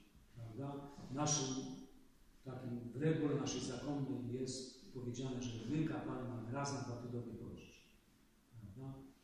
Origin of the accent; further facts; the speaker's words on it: Kielce, Świętokrzyskie Voivodeship, Poland; przyjechałem do domu, a ja pochodzę z Kielc.